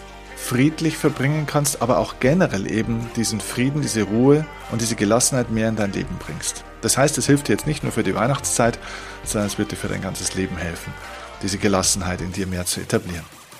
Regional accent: Bavaria, Germany; die sogenannte Stadezeit, wie man bei uns in Bayern sagt, ja, also die stille Zeit

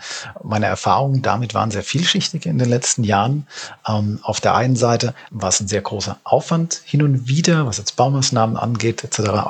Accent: Rhineland-Palatinate, Germany; ich selbst bin Pfälzer

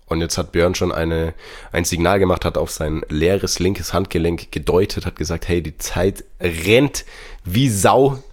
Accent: Ansbach, Bavaria, Germany; am Altstadtfest in meiner Heimatstadt Ansbach

